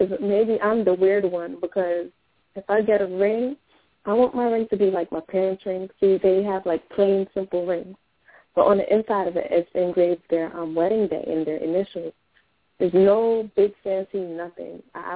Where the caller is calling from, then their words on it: Spring Valley, New York, United States; I'm calling from Spring Valley, New York.